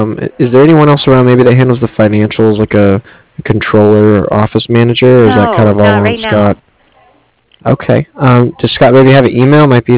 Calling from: Cardiff, Wales, United Kingdom; I'm calling from Cardiff.

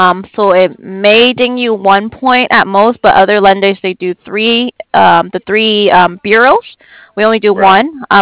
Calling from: San Diego, California, United States; I'm in San Diego, California.

